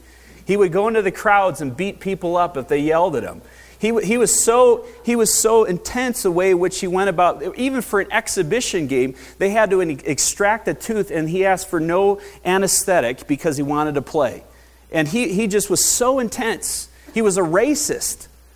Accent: Michigan, United States; I come from Michigan, as many of you know, and so I'm obviously a Detroit Tigers fan.

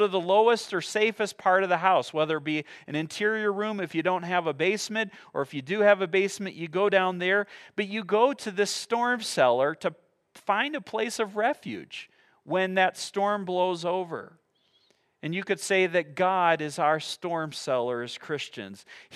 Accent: Midwest, United States; You know, I grew up in the Midwest

